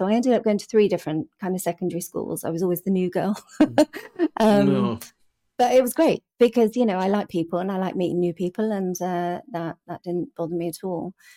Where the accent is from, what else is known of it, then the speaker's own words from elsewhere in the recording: Taplow, South East England, United Kingdom; So I grew up in a place called Taplow, kind of in between Sl